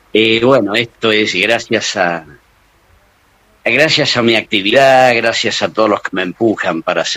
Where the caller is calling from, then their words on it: Las Calles, Córdoba, Argentina; estoy en un pueblito que se llama Las Calles